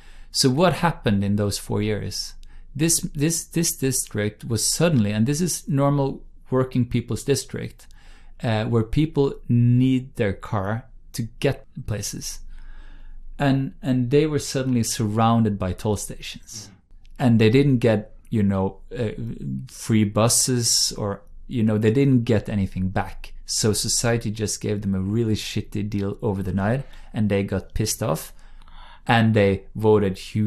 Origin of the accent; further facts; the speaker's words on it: Bergen, Vestland, Norway; English is a second language; There's an example, it's a sort of fun example I use from my hometown of Bergen on the West Coast, which is one of the voting circles in Bergen.